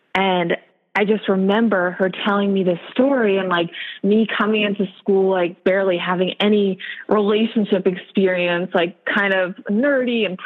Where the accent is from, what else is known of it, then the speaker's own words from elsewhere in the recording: Ardmore, Pennsylvania, United States; And I said, you know, I'm from Ardmore, PA.